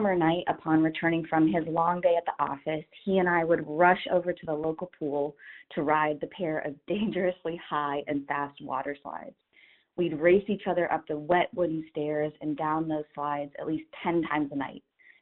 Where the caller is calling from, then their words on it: Champaign, Illinois, United States; I'm calling from Champaign.